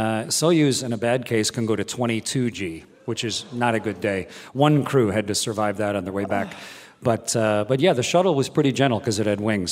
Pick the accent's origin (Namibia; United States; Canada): Canada; I'm Canadian.